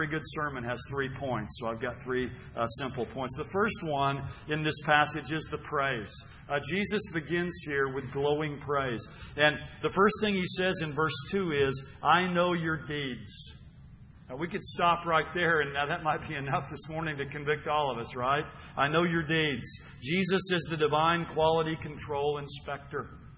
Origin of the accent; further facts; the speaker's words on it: Edmond, Oklahoma, United States; I'm from Oklahoma City, from Edmond, Oklahoma, the Oklahoma City area.